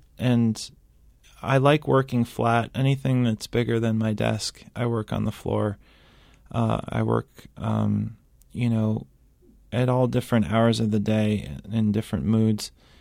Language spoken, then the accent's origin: English; United States; some of them were fish that I had nostalgia for growing up near Long Island Sound